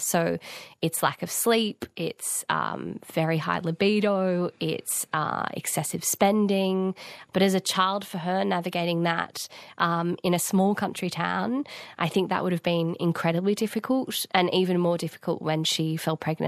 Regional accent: New South Wales, Australia; and I grew up on the Northern Rivers and would go to her house

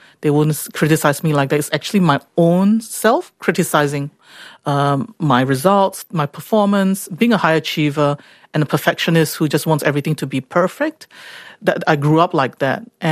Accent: Singapore; Church is something that I grew up in Singapore.

